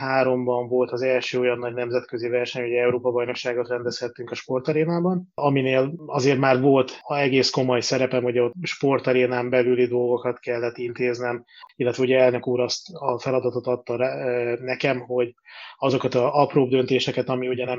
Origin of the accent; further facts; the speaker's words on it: Doboz, Békés, Hungary; Tehát én Békés Csaba mellől származom Dobozról.